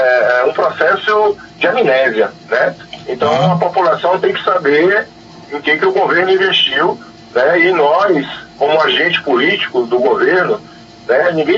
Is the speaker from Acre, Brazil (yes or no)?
yes; Sena Madureira, Acre, Brazil; moved away as an adult; Eu saí de Sena Madureira com 19 anos de idade, fui estudar fora, né? Fui me formar, trabalhar, né? E depois retornei para o nosso estado